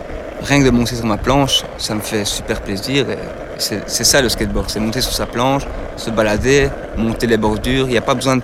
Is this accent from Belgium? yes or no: yes; Charleroi, Wallonia, Belgium; j'ai 28 ans, je viens de Charleroi et je suis issu d'une des plus grandes familles de Charleroi.